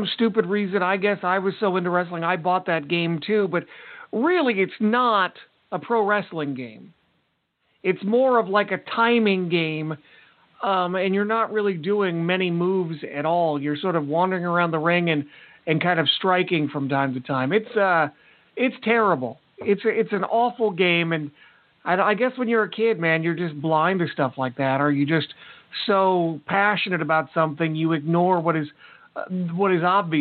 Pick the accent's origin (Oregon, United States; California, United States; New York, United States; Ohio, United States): Oregon, United States; Portland; See, I grew up in Portland, watching Portland wrestling, and we had a 20 count.